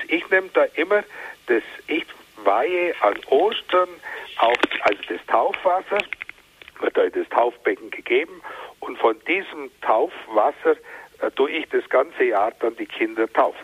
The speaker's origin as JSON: {"language": "German", "region": "Bavaria", "country": "Germany", "said": "ich komme aus dem Ries und bei uns war ein Wallfahrtsort und ist heute natürlich noch ein Wallfahrtsort"}